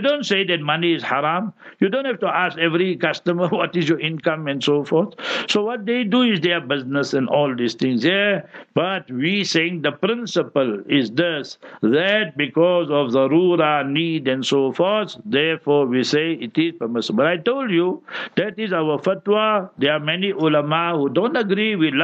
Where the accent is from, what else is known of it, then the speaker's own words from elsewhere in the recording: Pakistan; English is a second language; moved away as an adult; now in South Africa; I am South African now, but I came from Pakistan end of 18 November I came.